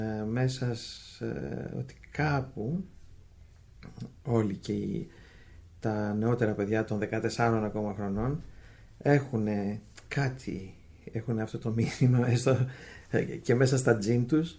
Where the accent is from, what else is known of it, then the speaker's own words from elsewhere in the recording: Greece; Ευχαριστώ, και να φύγουμε από τις συμπληγάδες σαν Έλληνες.